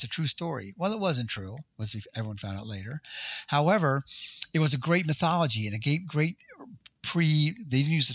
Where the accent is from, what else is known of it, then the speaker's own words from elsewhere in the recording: East Coast, United States; because we're from the East Coast and we didn't know any better.